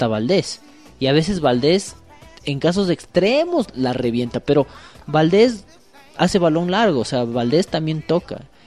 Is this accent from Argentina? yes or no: no; Ecuador; Nosotros como ecuatorianos señalábamos qué tan importante era que nuestra base esté aquí en Quito